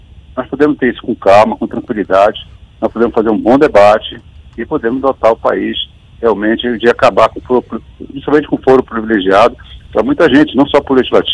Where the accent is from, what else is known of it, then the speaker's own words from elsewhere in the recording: Pará, Brazil; Em pequenas cidades, eu sou do Pará, você tem em municípios como o do Marajó